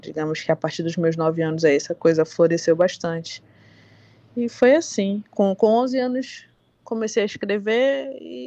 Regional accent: Manaus, Amazonas, Brazil; also born or lived in Maués / Nova Olinda do Norte; eu sou uma artista que nasceu no interior do Amazonas, em Maués, mas eu costumo falar que sou de Manaus porque com 3 meses eu fui para Manaus, né? E desenvolvi meu trabalho artístico lá.

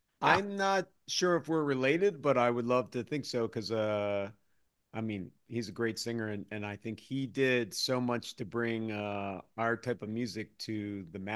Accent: Philadelphia, Pennsylvania, United States; moved away as an adult; now in Los Angeles, United States; Like a rig before LA, because I've lived in LA for 10 years now. And then I would say Philly, because I grew up in Philly, but I'm still very connected to Philadelphia

